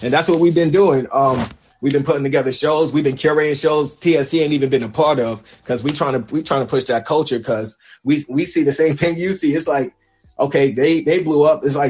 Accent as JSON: {"language": "English", "town": "Brooklyn", "region": "New York", "country": "United States", "said": "Cause I remember back in the day, like I'm from Brooklyn."}